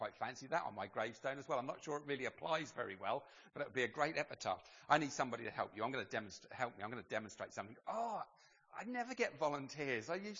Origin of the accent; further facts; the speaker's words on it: Laxfield, East of England, United Kingdom; also born or lived in Great Blakenham; I come from Laxfield.